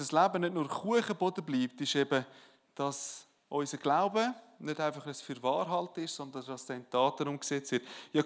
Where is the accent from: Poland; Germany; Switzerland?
Switzerland; Wenn du Wasser aufdrehst, warm Wasser, bei uns in der Schweiz, dann glaubst du, dass warm Wasser kommt.